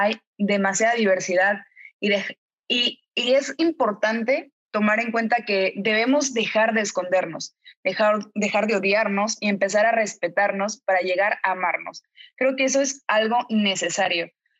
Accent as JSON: {"language": "Spanish", "region": "Guerrero", "country": "Mexico", "tie": "born there", "lives_now": "Mérida, Mexico", "said": "Actualmente tengo 22 años, nací en Guerrero, pero vivo en Mérida."}